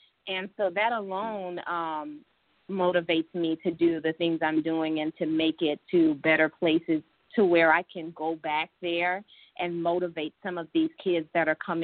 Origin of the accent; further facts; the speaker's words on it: Mamou, Louisiana, United States; So I grew up in Mamou, Louisiana, very small town where, in my opinion, there was still some prejudice.